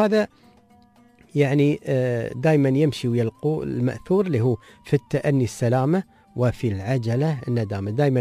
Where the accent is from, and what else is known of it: United Arab Emirates